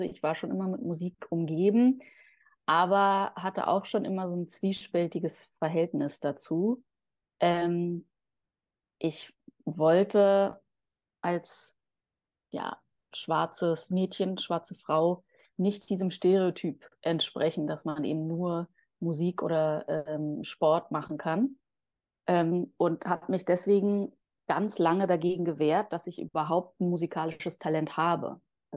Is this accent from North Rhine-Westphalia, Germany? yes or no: no; Berlin, Germany; ich bin Berlinerin, Kreuzbergerin, Mutter, Singer-Songwriterin, Partnerin, Freundin.